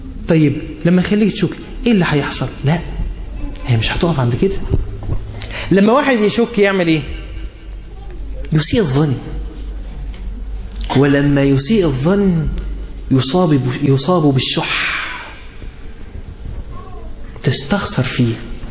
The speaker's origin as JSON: {"language": "Arabic", "country": "Egypt", "said": "احنا كمصريين"}